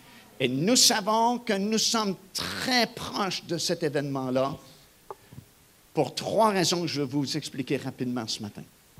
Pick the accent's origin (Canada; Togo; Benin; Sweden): Canada; Et on a dit, on vient du Canada. Oh, elle dit, si vous venez du Canada, vous pouvez filmer. Mais on a dit, pourquoi est-ce qu'on peut filmer? Parce qu'on vient du Canada.